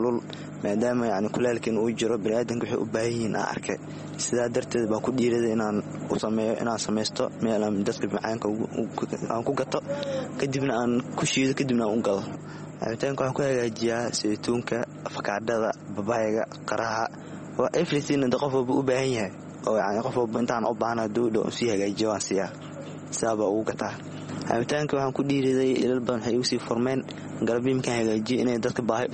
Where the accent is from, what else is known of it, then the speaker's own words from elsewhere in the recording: Mogadishu, Banadir, Somalia; waxaan ku dhashay Muqdisho waxaan ku soo baxay xagga Muqdisho